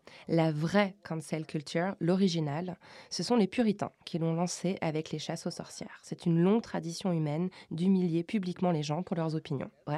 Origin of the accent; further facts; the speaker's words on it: France; je dis que je suis française